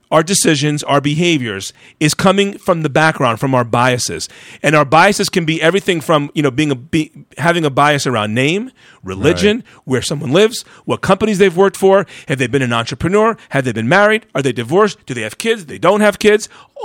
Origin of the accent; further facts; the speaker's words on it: New York, United States; I'm a New Yorker, even though I was living in Colorado at the time.